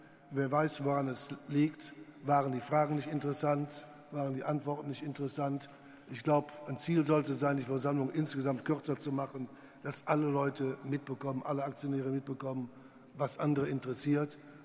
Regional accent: Düsseldorf, North Rhine-Westphalia, Germany; Aber nichts gegen die Kölner, ne, sag ich als Düsseldorfer.

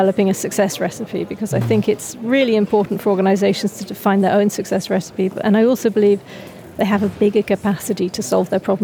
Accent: United Kingdom; now in Switzerland; I'm actually a hybrid. I'm a Brit. I live in Switzerland. I work in Oxford and Switzerland and Oslo.

